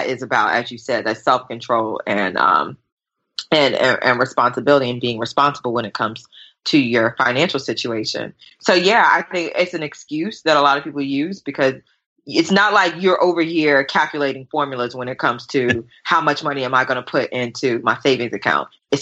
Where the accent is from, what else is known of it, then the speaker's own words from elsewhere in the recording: the South, United States; so I'm from the South. I hear everything. It's like music.